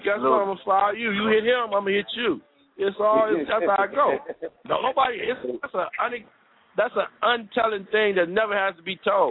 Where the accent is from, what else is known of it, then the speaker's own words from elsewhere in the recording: Cleveland, Ohio, United States; Nah. I'm from Cleveland. He's from Akron.